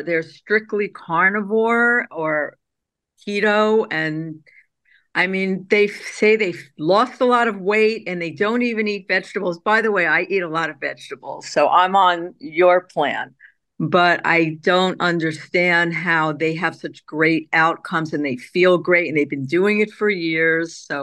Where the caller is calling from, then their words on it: Boca Raton, Florida, United States; I'm in Boca Raton.